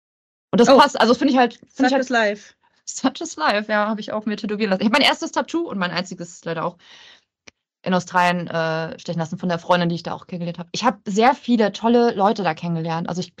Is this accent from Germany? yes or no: yes; Stralsund, Mecklenburg-Vorpommern, Germany; den ich aus meiner Heimatstadt Stralsund